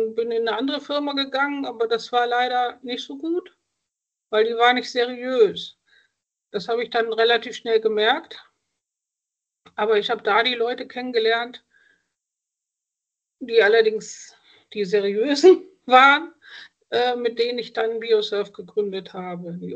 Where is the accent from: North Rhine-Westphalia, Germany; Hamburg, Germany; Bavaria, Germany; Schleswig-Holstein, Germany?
Schleswig-Holstein, Germany; Flensburg; Ich bin gerade in meiner Heimatstadt Flensburg